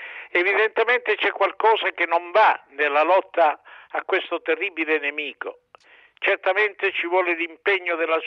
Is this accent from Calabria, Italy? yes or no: yes; Calabria, Italy; non possiamo più tollerare come calabresi